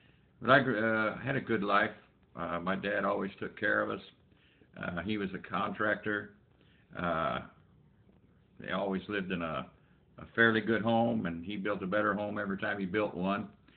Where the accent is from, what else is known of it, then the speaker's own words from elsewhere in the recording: Weiser, Idaho, United States; Well, I was born in Weezer, Idaho. Grew up there. I had a good life.